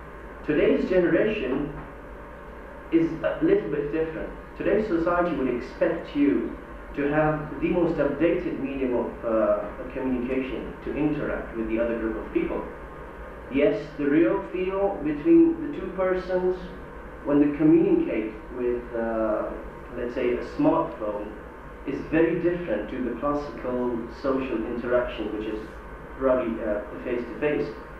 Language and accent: English; South Africa; I'm from South Africa.